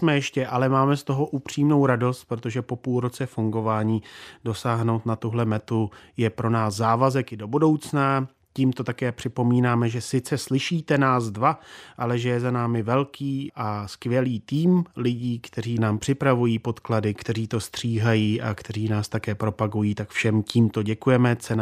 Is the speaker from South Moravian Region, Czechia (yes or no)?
no; Jihlava, Vysočina Region, Czechia; na dokumentárním festivalu v Jihlavě, což, jak jistě víte, je mé rodné město a jsem na něj náležitě hrdý